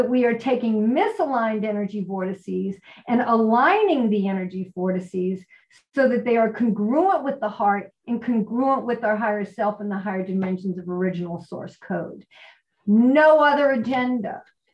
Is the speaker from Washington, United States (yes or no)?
no; New Orleans, Louisiana, United States; And it started after the BP oil spill, when I'm from New Orleans and my worst nightmare then was happening.